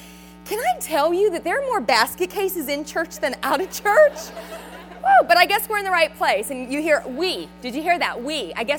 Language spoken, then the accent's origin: English; Florida, United States; I'm born and raised in Florida, and that's where I am, and that's where my ministry is based out of.